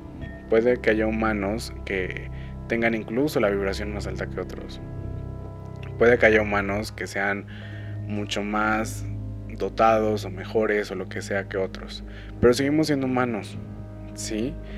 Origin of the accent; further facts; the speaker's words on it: Mexico City, Mexico; yo soy de México, específicamente de la Ciudad de México